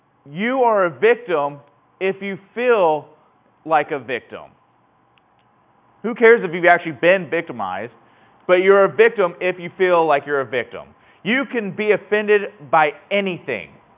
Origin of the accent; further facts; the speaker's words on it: California, United States; Oh, I'm a Californian. We're so much better than you.